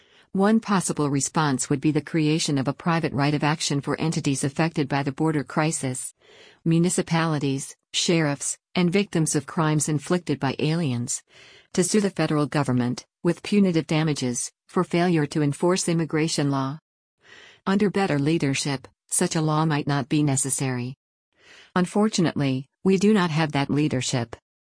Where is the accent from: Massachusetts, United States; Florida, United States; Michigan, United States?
Florida, United States; including to my home state of Florida.